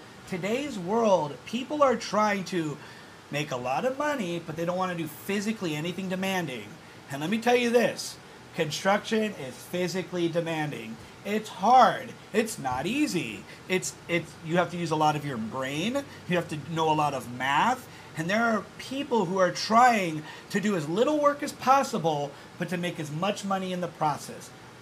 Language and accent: English; Kauai, Hawaii, United States; now in Oahu, United States; For instance, I grew up in Kauai.